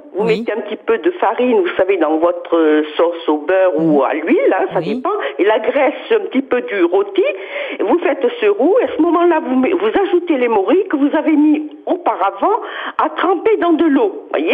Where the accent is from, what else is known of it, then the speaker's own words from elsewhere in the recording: South-West France, France; je suis originaire du Sud-Ouest.